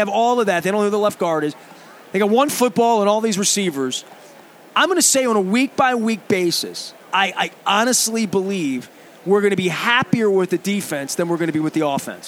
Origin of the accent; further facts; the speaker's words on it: Dundalk, Maryland, United States; I love growing up in Dundalk in the city, taking the 22 to the Memorial... I mean, I'm a city guy.